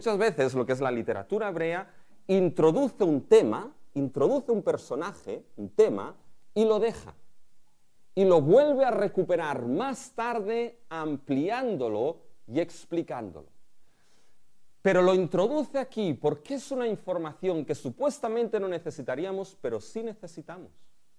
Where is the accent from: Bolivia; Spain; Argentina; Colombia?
Spain; Somos de España.